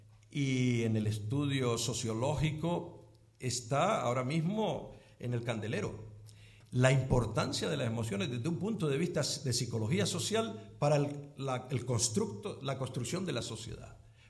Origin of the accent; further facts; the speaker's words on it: Las Palmas, Canary Islands, Spain; Yo, como soy canario, eso de las S, no esperen gran exactitud gramatical. Aunque siempre recuerdo, perdona la anécdota, había un profesor nuestro en Canarias que Las Palmas, cuando yo era niño